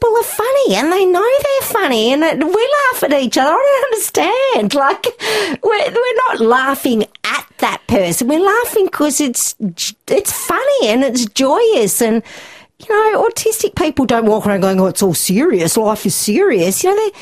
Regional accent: Tasmania, Australia; also born or lived in Newcastle / Canberra; I was born in Newcastle and spent some early time in Canberra, but my family moved to Tasmania when I think I might have been about 7 or 8. And we lived in Tassie until I was 17. So all of my formative years were in Tasmania.

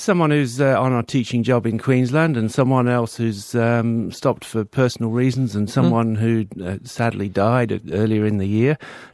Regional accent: England, United Kingdom; Well, I'm English. I don't know about posh.

